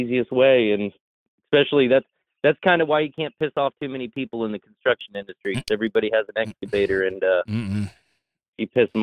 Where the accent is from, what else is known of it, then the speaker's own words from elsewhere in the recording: Florida, United States; I mean, I'm born and raised in Central Florida.